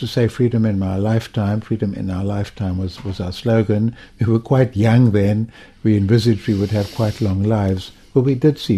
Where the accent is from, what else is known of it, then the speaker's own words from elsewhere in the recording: South Africa; also born or lived in England / Mozambique; I'm South African, I'm in England, I was there a long time. Am I South African, am I Mozambican? I'm South African, I was in Mozambique.